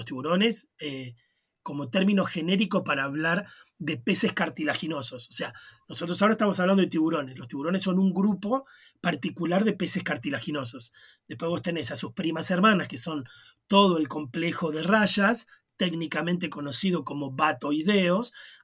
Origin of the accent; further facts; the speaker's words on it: Argentina; a nosotros no nos gusta, como argentinos, no sabemos comer pescado en realidad.